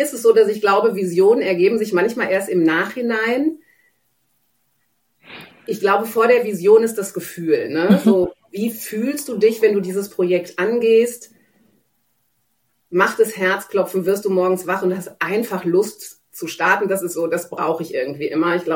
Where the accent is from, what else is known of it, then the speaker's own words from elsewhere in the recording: Germany; also born or lived in Cyprus; Ich bin Zypriotin, ich bin Deutsche.